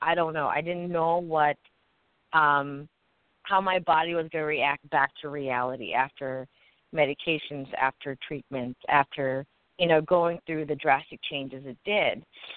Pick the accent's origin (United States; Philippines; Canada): Philippines; Because I'm Filipino, and in a lot of Asian cultures, bodybuilding alone isn't a very embraced sport.